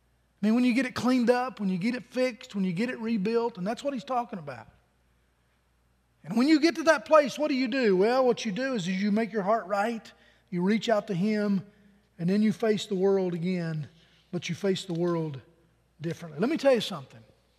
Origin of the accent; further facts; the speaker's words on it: Pennington Gap, Virginia, United States; You know, I went to my hometown recently. And when you come into Pennington Gap, Virginia, there's only one way. Okay, my hometown's so small.